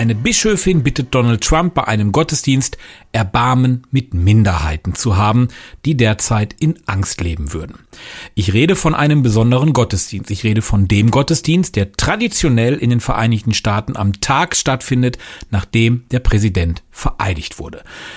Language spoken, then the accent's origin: German; Recklinghausen, North Rhine-Westphalia, Germany; Vor 3 Jahren hatte ich hier bei uns in meiner Heimatstadt in Recklinghausen die Recklinghausen-Bibel produziert als Podcast.